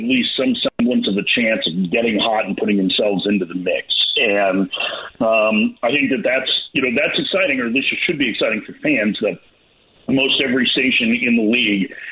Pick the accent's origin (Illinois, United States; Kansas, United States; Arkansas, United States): Illinois, United States; Chicago; You know, I grew up in Chicago, and I remember